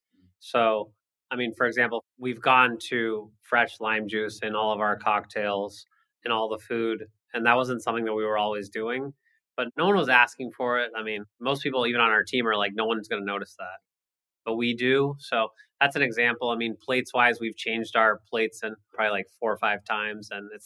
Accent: San Diego, California, United States; because we grew up in San Diego, born and raised here, but Alex went to school in New York. I went to Boston.

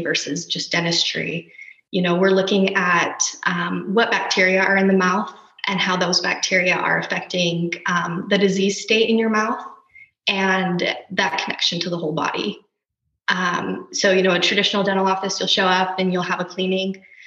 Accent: Utah, United States; born there; So I was born in Utah. I have one younger sister.

